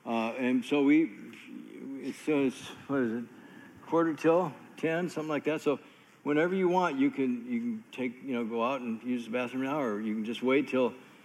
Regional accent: Michigan, United States; born there; moved away; My wife was born in California. I was born in Michigan, so. Yeah, Michigander. Moved to California in 1964. So my mom could get a job. Couldn't get one in Michigan.

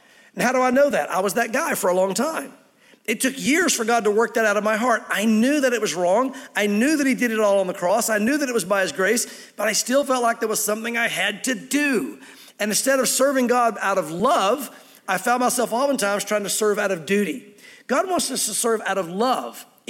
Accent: the South, United States; Now, we in the South, we have religious tradition. And I grew up in the South.

